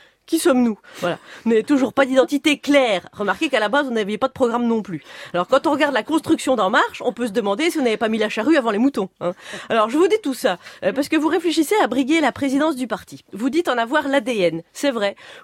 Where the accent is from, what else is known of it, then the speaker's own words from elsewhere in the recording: Belgium; accent: Belgian; moi j'ai l'accent belge